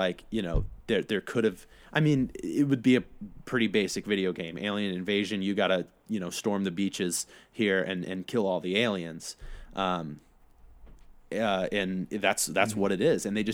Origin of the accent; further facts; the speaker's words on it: Ohio, United States; Growing up in Southwest Ohio, I can relate. I know a lot of people from Kentucky.